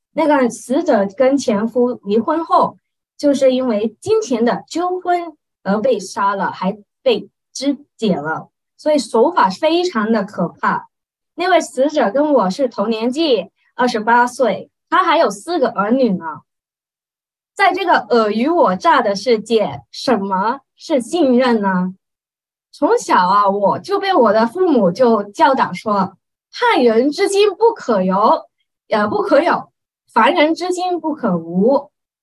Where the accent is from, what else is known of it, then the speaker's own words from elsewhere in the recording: Hong Kong; accent: Cantonese; Chinese is a second language; 相信你们也听出我的国语很广东吧？我是来自香港的，所以我的国语已经很久没有练习了。